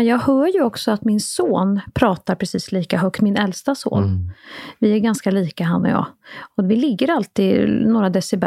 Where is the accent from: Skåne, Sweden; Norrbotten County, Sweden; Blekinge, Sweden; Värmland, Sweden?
Värmland, Sweden; accent: Värmland; då automatiskt så sålar jag också bort min värmländska